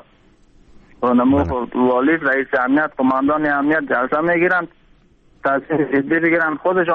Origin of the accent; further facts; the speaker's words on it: Panjshir, Afghanistan; ما فعلا خودمون از پنجشیر هستیم.